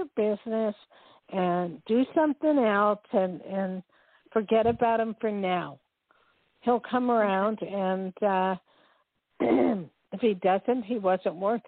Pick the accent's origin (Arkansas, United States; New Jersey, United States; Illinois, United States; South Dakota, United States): New Jersey, United States; Newark; I'm very familiar with the area. I grew up in Newark.